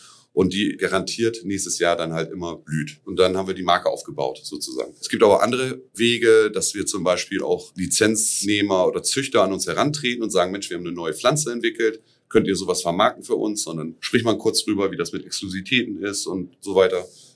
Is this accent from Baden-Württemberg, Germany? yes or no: no; Lower Saxony, Germany; Also ich bin gebürtiger Ammerländer, bin dort geboren und da aufgewachsen.